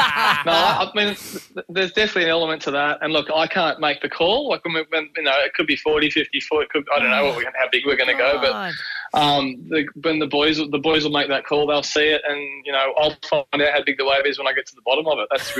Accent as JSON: {"language": "English", "town": "Narrabeen", "region": "New South Wales", "country": "Australia", "tie": "born or raised there", "said": "I grew up in Narrabeen, northern beach of Sydney, and everyone else surfed."}